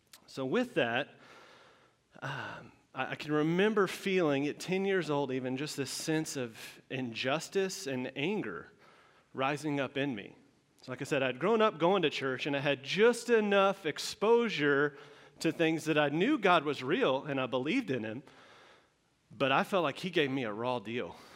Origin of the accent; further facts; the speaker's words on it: Texas, United States; So I am from Texas, born and raised, whole life there.